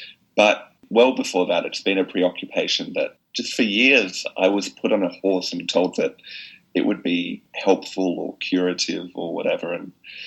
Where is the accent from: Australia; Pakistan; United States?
Australia; Perth, Western Australia